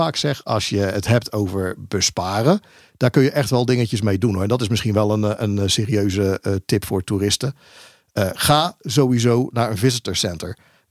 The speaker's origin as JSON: {"language": "Dutch", "country": "Netherlands", "said": "Tippen is inderdaad een dingetje. Vooral voor ons Nederlanders."}